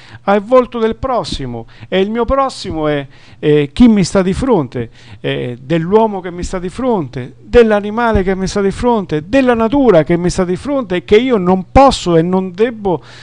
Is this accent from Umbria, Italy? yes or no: yes; Umbria, Italy; ci tengo perché sono umbro